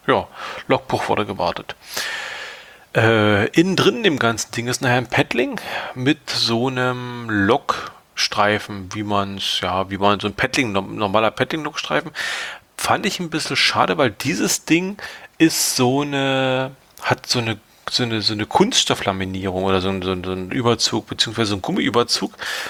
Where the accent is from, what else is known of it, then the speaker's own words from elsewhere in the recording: East Germany, Germany; gerade als Ostdeutscher mit irgendwie so Sowjet-Vergangenheit, DDR-Vergangenheit